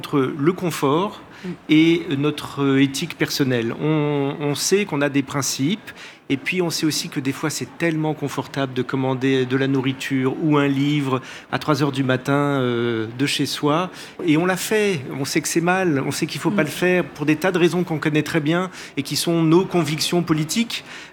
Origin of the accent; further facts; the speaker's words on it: Paris, Île-de-France, France; je suis parisien, je suis désolé, mais je suis né à Paris et c'est j'aggrave mon cas.